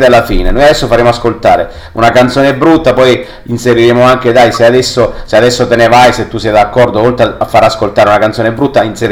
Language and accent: Italian; Campobasso, Molise, Italy; Io sono molisano di Campobasso